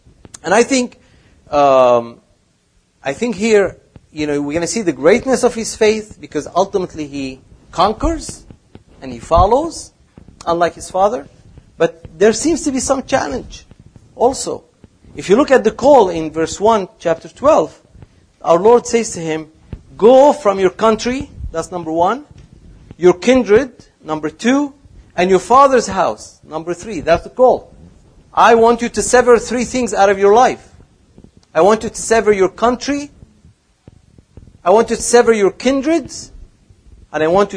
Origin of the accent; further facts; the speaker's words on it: Syria; as I was growing up in Syria, many people who had left and come back